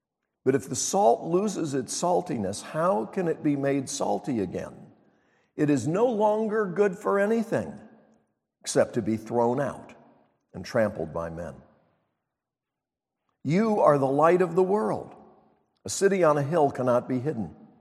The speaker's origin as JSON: {"language": "English", "town": "Montreat", "region": "North Carolina", "country": "United States", "tie": "born or raised there"}